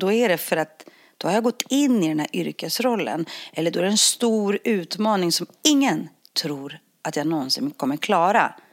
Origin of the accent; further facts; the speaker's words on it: Northern Greece, Greece; now in Sweden; jag växte upp liksom i en liten grekisk bergsby, en sket, en liten håla upp i norra Grekland som ingen har varit i. För det bor flera jätter än det bor människor där. Men där växte jag upp med en morfar som tynade bort i en säng.